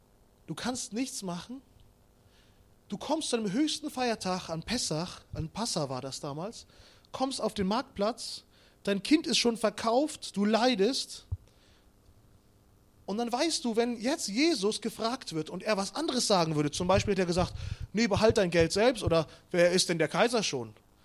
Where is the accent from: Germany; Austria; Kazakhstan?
Kazakhstan; Ich komme ja ursprünglich aus Kasachstan